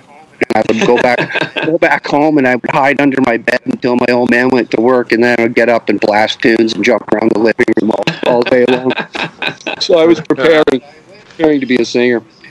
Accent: Newmarket, Ontario, Canada; also born or lived in Jacksonville, United States; I grew up, I was born in Newmarket, just down the street from here. And, but I had restless parents, and we moved to Florida in the 60s.

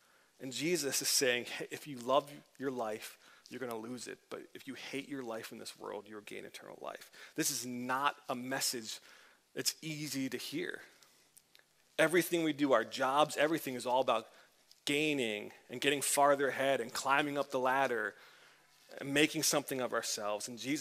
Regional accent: England, United Kingdom; My grandparents, from my English side, oh, I'm English.

